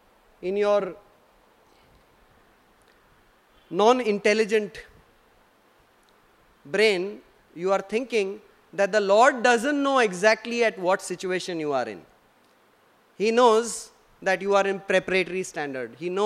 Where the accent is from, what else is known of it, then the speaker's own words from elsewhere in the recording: Rajasthan, India; You know, we are from Rajasthan, we are Marwadis.